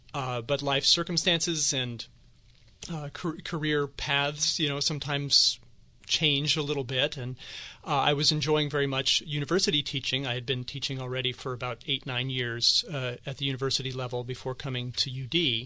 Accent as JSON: {"language": "English", "region": "Southwest", "country": "United States", "said": "I'm originally from the Southwest"}